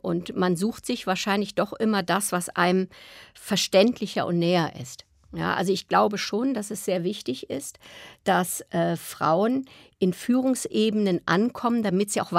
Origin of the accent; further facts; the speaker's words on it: Rhineland, Germany; now in Berlin, Germany; Also ich habe die meiste Zeit meines Lebens, also vor allen Dingen Kindheit, ja, Jugend, habe ich im Rheinland verbracht. Und ich habe mich nie als Rheinländerin gesehen, bis ich in Berlin gelandet bin.